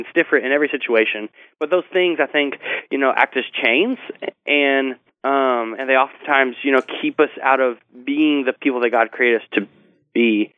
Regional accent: Punxsutawney, Pennsylvania, United States; moved away as an adult; also born or lived in Kentucky / Anderson, Indiana; So, I was born in Kentucky and grew up, of course, in Punxsutawney, PA, and then moved out to college in Anderson, Indiana.

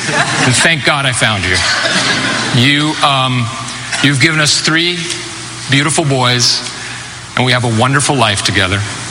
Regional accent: Irvine, California, United States; You have to understand, as a kid growing up in Irvine, California, where I would sit in my room and listen to records of Steve Martin and the original Saturday Night Live cast

